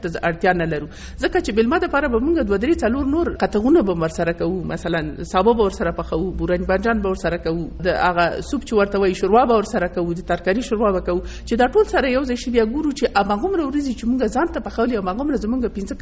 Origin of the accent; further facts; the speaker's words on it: Nangarhar, Afghanistan; زه چون د ننګرهار یم